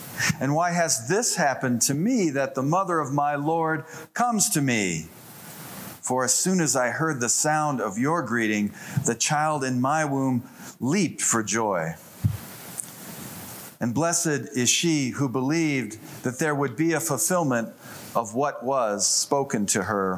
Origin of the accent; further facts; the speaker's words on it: Boulder, Colorado, United States; So in my hometown of Boulder, I go to one of those hardware stores that welcomes dogs.